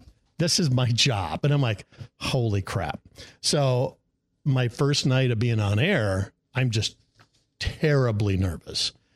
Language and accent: English; Pierre, South Dakota, United States; way I could think to get started, because it was so expensive to live in Denver, was to go back to my hometown.